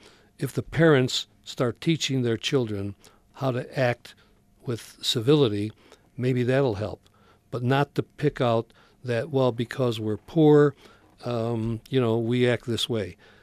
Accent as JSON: {"language": "English", "town": "Rochester", "region": "New York", "country": "United States", "tie": "born or raised there", "said": "Well, I grew up in Rochester, and where I lived, I wouldn't go down there in an armored car, right?"}